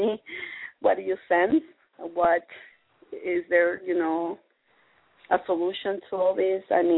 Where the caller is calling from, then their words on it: Illinois, United States; I'm calling from Illinois.